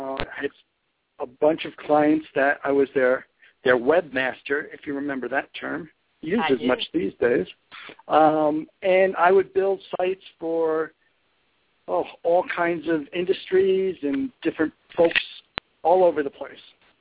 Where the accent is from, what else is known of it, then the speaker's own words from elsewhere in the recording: Manhattan, New York, United States; I was born and raised in Manhattan, but that's probably going back too far.